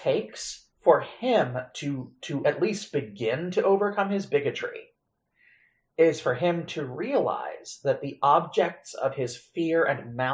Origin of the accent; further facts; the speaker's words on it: the South, United States; I'm from the South. I grew up in the South, and bigotry in certain places is systemic.